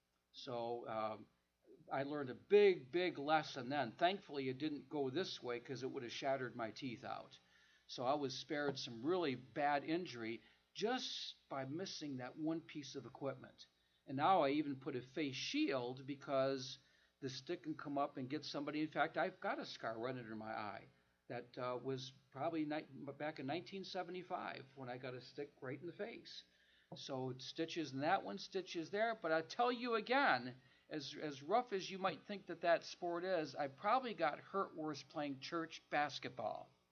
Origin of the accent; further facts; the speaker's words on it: Detroit, Michigan, United States; I wonder if in my hometown, Detroit, I wonder if 10% of all the brethren there hung on to the truth.